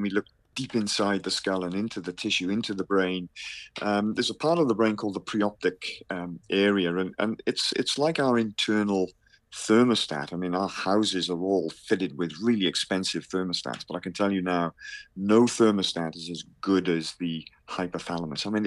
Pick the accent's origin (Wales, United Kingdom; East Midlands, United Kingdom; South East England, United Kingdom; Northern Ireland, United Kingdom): Wales, United Kingdom; And I'm a Welshman myself